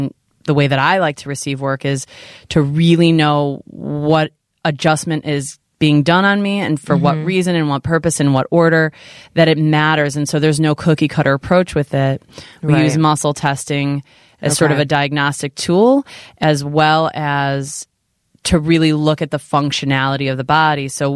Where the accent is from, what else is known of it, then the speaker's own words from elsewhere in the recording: Chicago, Illinois, United States; I'm from Chicago area in the northern suburbs